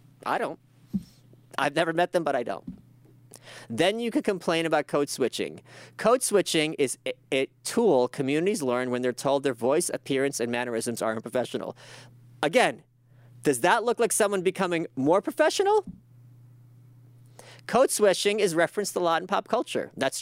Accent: Brooklyn, New York, United States; Bitch, I'm from Brooklyn.

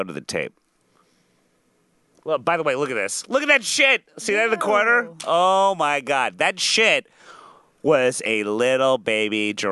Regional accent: Midwest, United States; I'm from the Midwest. We get a lot of bats.

